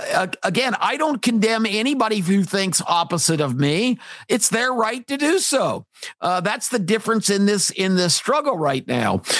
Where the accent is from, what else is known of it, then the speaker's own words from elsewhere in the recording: United States; because I am an American who believes in this country, who believes in its potential.